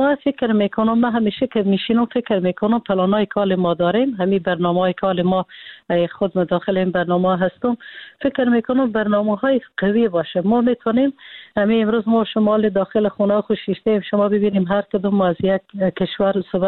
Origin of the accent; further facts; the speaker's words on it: Afghanistan; moved away; ما افغانا